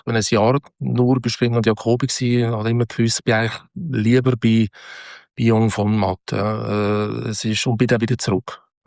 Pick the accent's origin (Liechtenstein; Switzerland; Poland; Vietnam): Switzerland; Es war wirklich sehr schwierig, als Schweizer in Deutschland einen Job überzukommen.